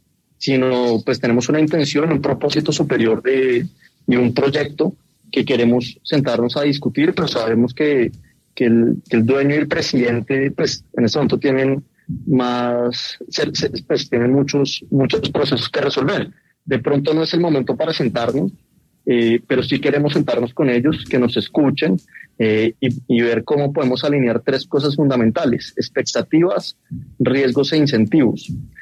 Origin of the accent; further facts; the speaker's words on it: Colombia; si nosotros como colombianos no traemos esta experiencia que hemos tenido afuera